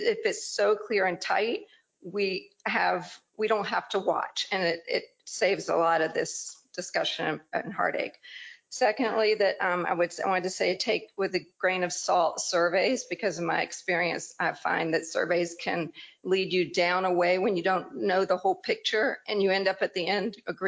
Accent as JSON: {"language": "English", "town": "Savannah", "region": "Georgia", "country": "United States", "tie": "born or raised there", "said": "I grew up in Savannah"}